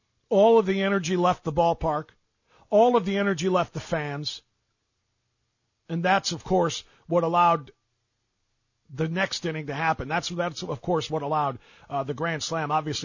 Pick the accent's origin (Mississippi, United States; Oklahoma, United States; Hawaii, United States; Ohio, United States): Ohio, United States; Cleveland; have Northeast Ohio roots. We grew up around Cleveland, grew up Indians fans